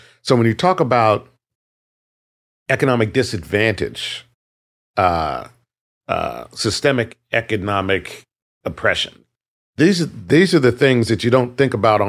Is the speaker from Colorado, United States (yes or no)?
yes; Colorado, United States; they moved into Pueblo, Colorado. And then from there, so I'm fourth generation from Colorado.